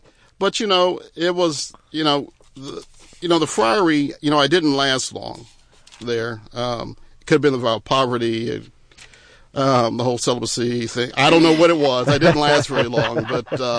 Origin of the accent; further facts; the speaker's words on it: Texas, United States; And I'm from Texas and I'm tough.